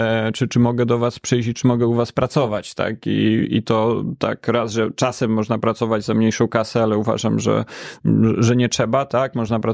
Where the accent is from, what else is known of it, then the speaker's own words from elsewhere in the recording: Kraków, Lesser Poland, Poland; ja jestem z Krakowa i chciałem wrócić do Krakowa tak za 10 lat